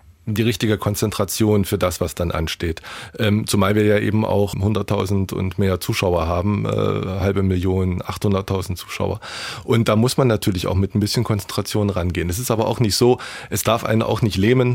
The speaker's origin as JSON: {"language": "German", "town": "Jena", "region": "Thuringia", "country": "Germany", "tie": "born or raised there", "said": "Am Ende ist es natürlich meine Heimat. Und das wird es natürlich auch immer bleiben."}